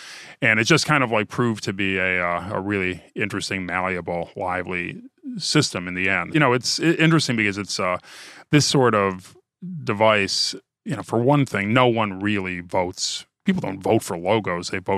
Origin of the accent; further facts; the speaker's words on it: Ohio, United States; You know, I'm from Ohio after all.